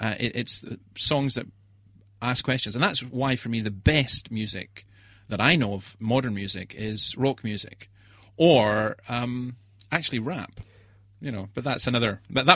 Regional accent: Scotland, United Kingdom; I grew up in the Scottish Highlands, and it was the stunning beauty

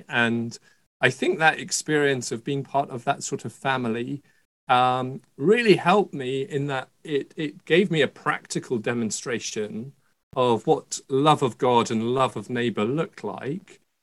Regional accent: Scotland, United Kingdom; born there; I was born into a Christian family. I was born in Scotland and born to parents who were serious about their Christian faith.

